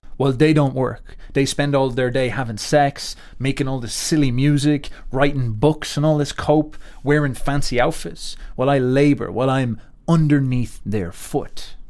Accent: Ireland; I, as an Irishman, am in a conversation, in a relationship with the English, whether I like it or not.

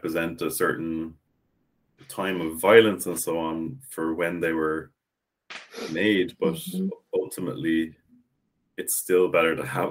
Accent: Ireland; this was an assumption that I had growing up. And it's in part because we're taught Irish through the national school system

